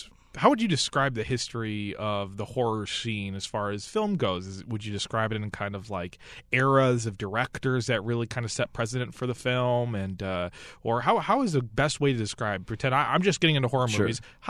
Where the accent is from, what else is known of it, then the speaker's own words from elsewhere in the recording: Rochester, New York, United States; growing up in Rochester, I got to see The Dryden.